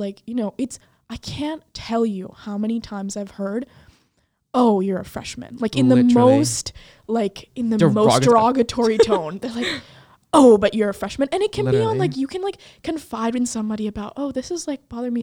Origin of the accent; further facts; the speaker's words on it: India; you know, I'm from India.